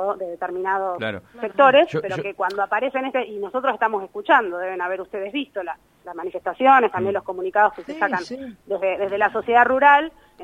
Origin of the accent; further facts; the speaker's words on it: Buenos Aires Province, Argentina; yo provengo de la provincia de Buenos Aires, y donde gran parte del territorio hay humedales